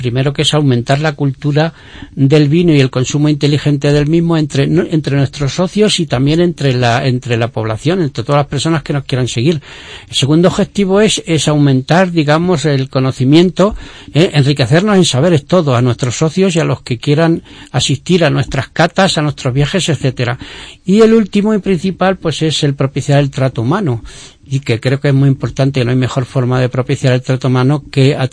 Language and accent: Spanish; Ciudad Real, Castilla-La Mancha, Spain; también de otras provincias, incluido yo, que soy de Ciudad Real.